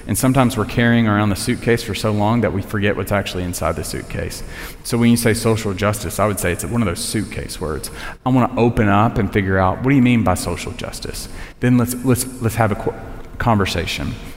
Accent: Tennessee, United States; I'm from Tennessee. It's like a surprise that I got shoes on right now.

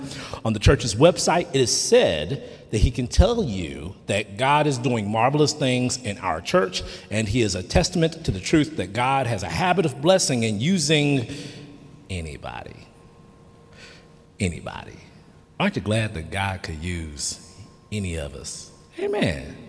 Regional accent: Dallas, Texas, United States; He is from Oak Cliff. I'm from South Oak Cliff, so amen.

